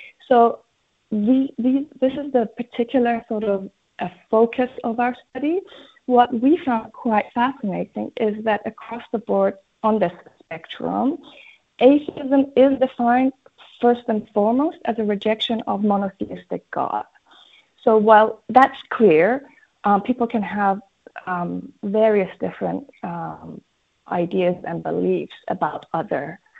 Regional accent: Iran; Now, I'm from Iran.

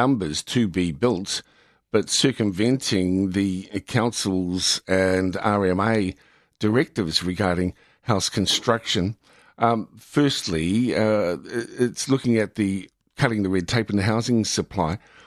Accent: New Zealand; But it's quite a departure from the way that we grew up as Kiwi kids

